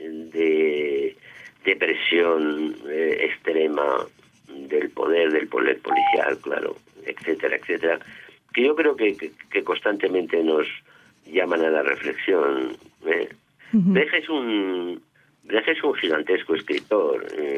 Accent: Spain; he sido crítico con mi país constantemente, pero yo soy muy español

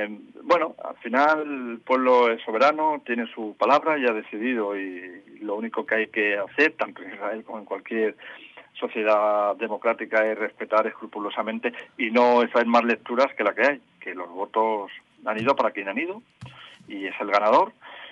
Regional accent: Spain; como ciudadano español

